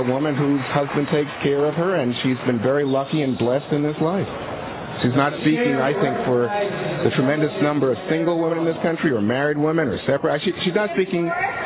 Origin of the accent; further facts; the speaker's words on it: New York, United States; and maybe because I grew up in New York, but it sounded to me like a voice that spoke to me.